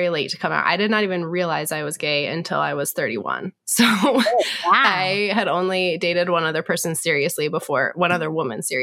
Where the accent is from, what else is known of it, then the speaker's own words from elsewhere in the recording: Virginia, United States; moved away as an adult; now in Raleigh, United States; So I am from Northern Virginia, D.C. originally. Grew up there, went to school there, worked there for about 10 years, and then moved down to Raleigh.